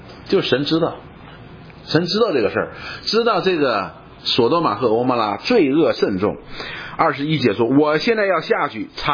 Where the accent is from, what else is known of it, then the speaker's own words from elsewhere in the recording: China; 我们中国人也有这个习惯